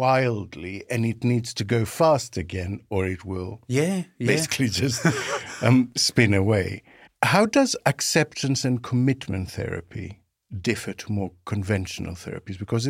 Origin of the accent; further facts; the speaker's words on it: Greece; now in United Kingdom; in my home country, Greece, when I came over to the UK in 1990